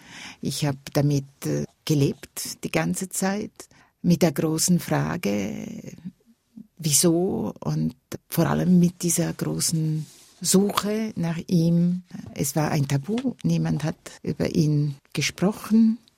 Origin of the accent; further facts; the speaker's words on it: Ticino, Switzerland; first language Italian; German is a second language; es war meine Muttersprache, aber ich bin ja im Tessin aufgewachsen mit viel Französisch und es war irgendwie eine Fremdsprache, auch das Italienische.